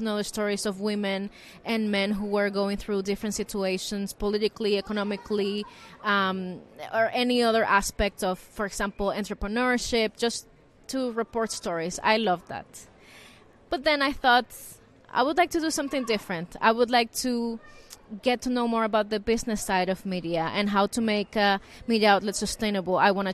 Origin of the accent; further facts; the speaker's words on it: Nicaragua; I come from Nicaragua in Central America.